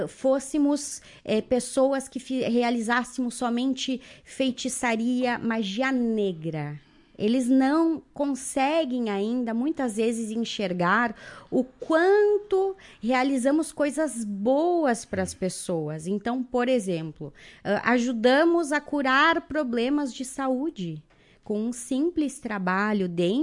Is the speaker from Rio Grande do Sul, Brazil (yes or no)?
yes; Guaporé, Rio Grande do Sul, Brazil; born there; also born or lived in Novo Hamburgo; now in Marau, Brazil; Eu nasci em Guaporé, né? Passei a maior parte do tempo morando no Vale dos Sinos, em Novo Hamburgo. E hoje estou há quase 21 anos aqui dentro de Marau.